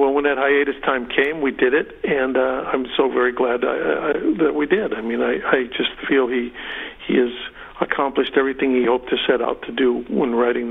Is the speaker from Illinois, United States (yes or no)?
yes; Chicago, Illinois, United States; he's from New York, I'm from Chicago